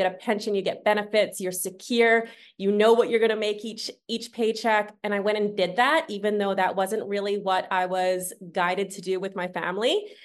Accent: Kelowna, British Columbia, Canada; So I grew up here in Kelowna, British Columbia. I wasn't born here, but this is where I grew up. So definitely say I'm from Kelowna.

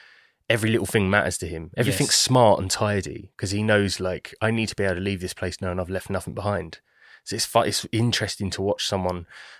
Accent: United Kingdom; I hate being British.

